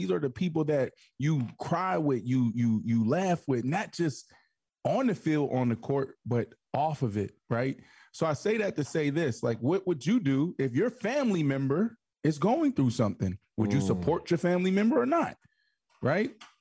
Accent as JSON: {"language": "English", "town": "Pittsburgh", "region": "Pennsylvania", "country": "United States", "said": "my team too, because I'm from Pittsburgh."}